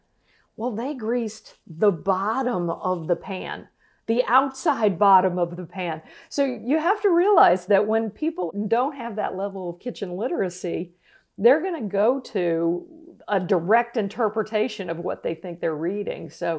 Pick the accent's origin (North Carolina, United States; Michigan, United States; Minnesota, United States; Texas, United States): North Carolina, United States; I come from North Carolina originally, so we talk to everybody.